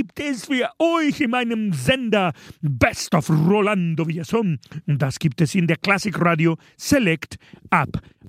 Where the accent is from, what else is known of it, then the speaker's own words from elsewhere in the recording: Mexico; German is a second language; ein Werk aus Mexiko, meine Heimat